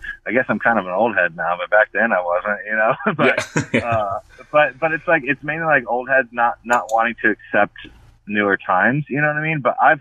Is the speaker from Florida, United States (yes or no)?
yes; Florida, United States; I love the Eulogy stuff, because I grew up in Florida